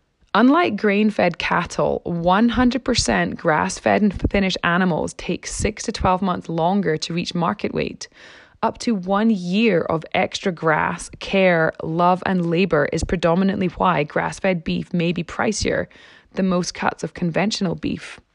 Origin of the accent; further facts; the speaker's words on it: Scotland, United Kingdom; now in Canada; Growing up in Scotland, we just had beef.